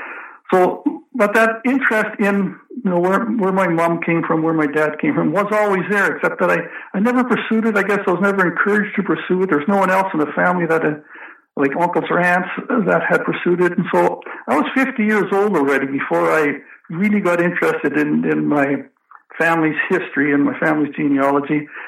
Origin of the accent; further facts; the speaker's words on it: Fox Valley, Saskatchewan, Canada; I grew up on a farm near a small town in southwestern Saskatchewan called Fox Valley. It's halfway between Maple Creek and Leader, and close to Medicine Hat, which is on the other side of the border in Alberta.